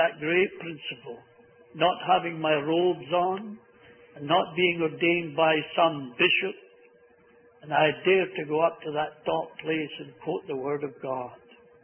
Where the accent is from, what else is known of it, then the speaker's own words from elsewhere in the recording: Scotland, United Kingdom; I was just a plain uneducated Scotsman, I didn't know their English customs.